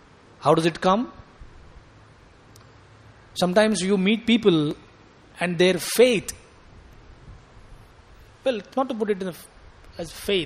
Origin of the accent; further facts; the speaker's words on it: India; I am from India, a beggar country, according to you. Not according to me. According to you, I am from a poor country